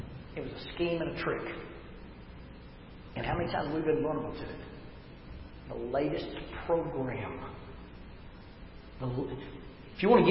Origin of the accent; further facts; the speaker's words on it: the South, United States; I grew up in the South. I grew up in the buckle of the Bible Belt.